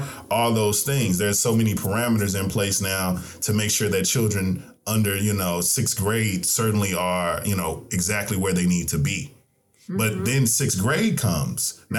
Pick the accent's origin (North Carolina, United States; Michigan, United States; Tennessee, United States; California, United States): Tennessee, United States; because I grew up in Tennessee